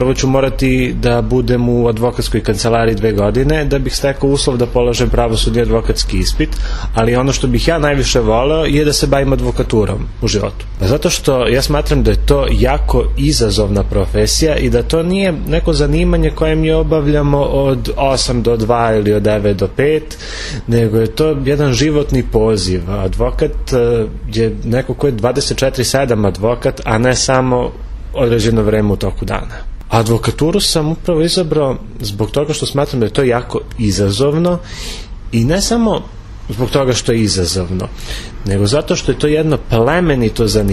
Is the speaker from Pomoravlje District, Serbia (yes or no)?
yes; Paraćin, Pomoravlje District, Serbia; imam 23 godine, dolazim iz Paraćina i student sam Pravnog fakulteta Univerziteta u Kragujevcu.